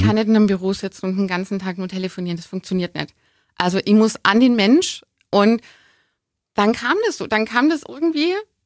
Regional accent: Augsburg, Bavaria, Germany; ich bin in Augsburg geboren, ich bin schon immer hier

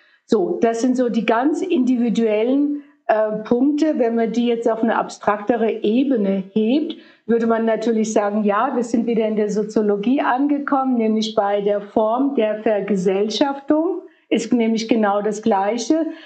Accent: Fulda, Hesse, Germany; also born or lived in Turkey; Also ich bin hier in Fulda aufgewachsen, bin in der Türkei geboren, in Fulda aufgewachsen

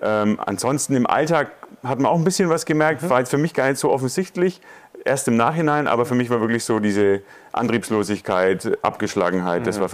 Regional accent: Bavaria, Germany; Ich komme aus der Nähe von Nürnberg, bin Betriebsleiter in einem Maschinenbauunternehmen, habe zwei Kinder

